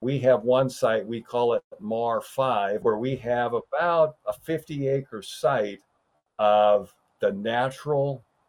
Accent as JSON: {"language": "English", "town": "Mesa", "region": "Arizona", "country": "United States", "tie": "born or raised there", "said": "I was growing up in Mesa, and my brothers lived in the town of Maricopa, which was an agricultural community at that point."}